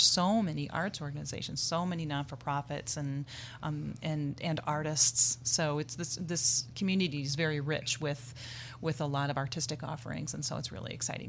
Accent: Indiana, United States; Well, I've primarily lived in Northwest Indiana. So I was born in Northwest Indiana and lived in between Lake and Porter counties during my childhood.

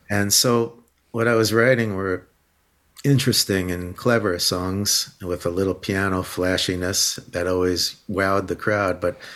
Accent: New York City, New York, United States; born there; also born or lived in Boston; even though I was born in New York City, we were all intimidated by trying to make it with a band there. So we went up to the more colloquial Boston, and I landed there for about 11 years.

